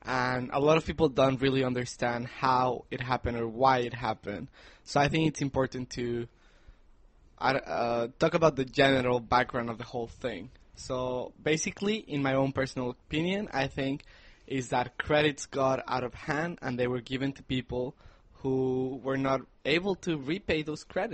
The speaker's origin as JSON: {"language": "English", "country": "Mexico", "said": "because I am from Mexico, and we Mexicans see Americans that they always take out loans for everything"}